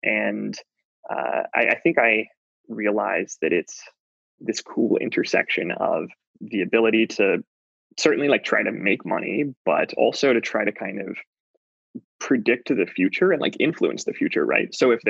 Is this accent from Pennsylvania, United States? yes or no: no; Joplin, Missouri, United States; So I was born in Kansas City, but then moved to Joplin and a small town near Joplin after that.